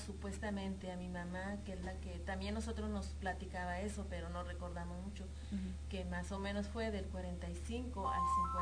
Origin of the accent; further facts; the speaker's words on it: Santiago Papasquiaro, Durango, Mexico; Somos de Santiago Papasquiaro, Durango. Mi papá nació en Garame de Abajo.